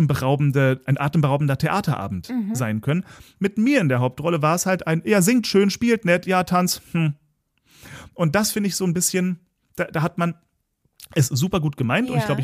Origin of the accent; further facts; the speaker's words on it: Berlin, Germany; dass ich als Berliner irgendwie von vornherein mein Leben lang eigentlich meine Konflikte immer selber ausgefochten habe